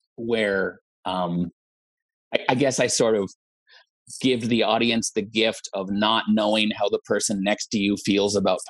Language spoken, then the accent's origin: English; Olympia, Washington, United States; And I'm from Olympia, Washington.